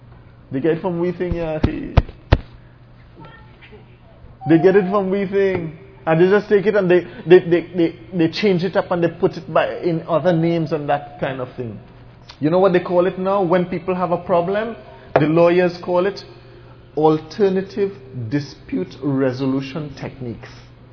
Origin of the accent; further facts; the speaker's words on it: Trinidad & Tobago; And I leave here, and the moment I step out of the masjid, and I'm from Trinidad, and I step out of the masjid